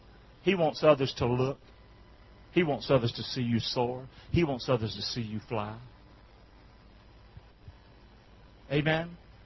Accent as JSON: {"language": "English", "region": "North Carolina", "country": "United States", "said": "We always hated South Carolina. I'm from North Carolina."}